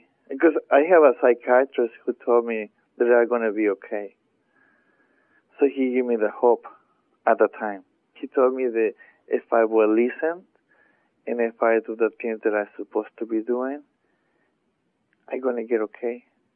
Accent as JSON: {"language": "English", "region": "Mexico City", "country": "Mexico", "second_language": "English", "lives_now": "San Francisco, United States", "said": "I'm from Mexico City. I live in San Francisco now."}